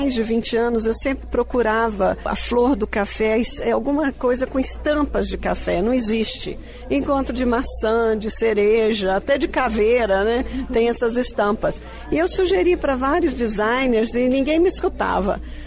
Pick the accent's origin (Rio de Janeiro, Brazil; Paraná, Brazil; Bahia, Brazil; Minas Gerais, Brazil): Minas Gerais, Brazil; Manhumirim; Eu nasci em Manhumirim, no interior de Minas, e cresci numa fazenda onde o café era a principal atividade.